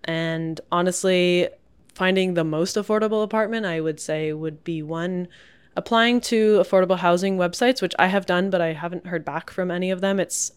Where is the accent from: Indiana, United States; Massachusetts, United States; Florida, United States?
Massachusetts, United States; where I grew up on the North Shore, like, it's just like a suburb.